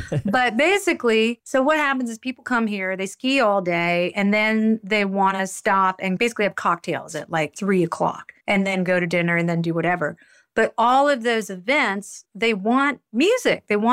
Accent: New Orleans, Louisiana, United States; And growing up in New Orleans, what you do have is you have all these musical families that have lived there for generations.

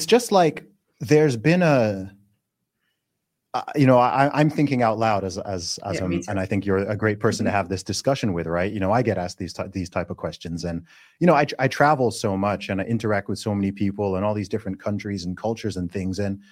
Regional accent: Saudi Arabia; I grew up in Saudi Arabia, and I can tell you that here, all of this stuff, it's not a thing.

